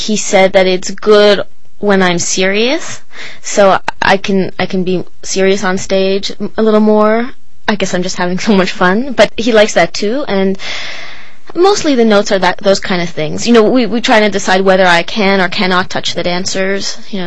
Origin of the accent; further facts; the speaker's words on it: Toronto, Ontario, Canada; born there; No, I was born in Toronto.